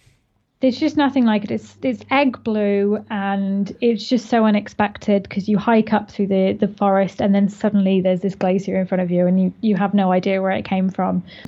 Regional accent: England, United Kingdom; accent: standard English; So for people who've not been to Glasgow, I have a very standard English accent.

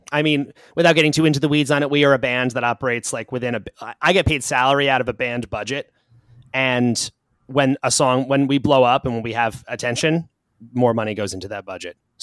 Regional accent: New York, United States; Long Island. So not too far from where I am now.

